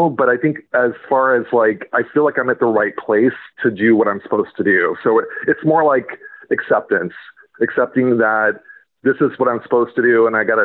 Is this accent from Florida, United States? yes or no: yes; Florida, United States; moved away as an adult; also born or lived in Chicago, United States; now in Massachusetts, United States; So I was initially in Chicago when I was young. And then I grew up in Florida and moved to Massachusetts for college in the 90s.